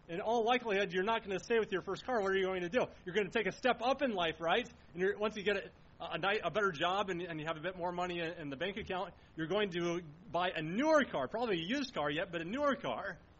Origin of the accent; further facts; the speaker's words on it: Onslow, Iowa, United States; I think about the little town that I grew up in Onslow in eastern Iowa.